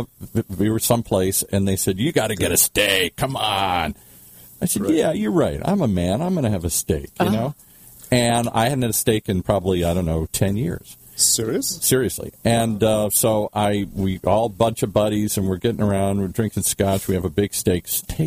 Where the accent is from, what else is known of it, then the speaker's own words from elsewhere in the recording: Midwest, United States; now in California, United States; Grew up in the Midwest. Red meat, meat and potatoes. I'm Irish. I grew up in the Midwest. Double whammy. That's all we ever had. And when I came to California...